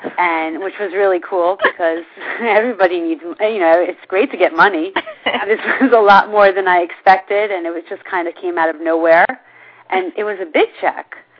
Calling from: Great Neck, New York, United States; I'm calling from Great Neck, New York.

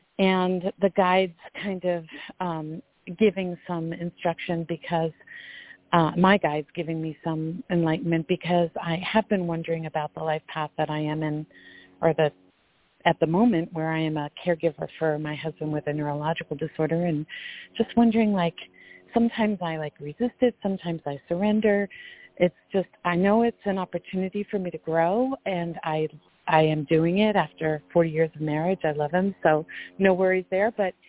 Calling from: Colorado, United States; from Colorado calling.

